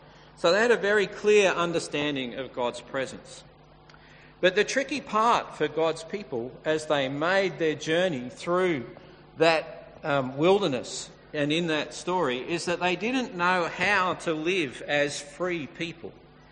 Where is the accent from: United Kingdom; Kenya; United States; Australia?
Australia; Sydney, New South Wales; now in Brisbane, Australia; But I grew up in Sydney, and my first job was with a company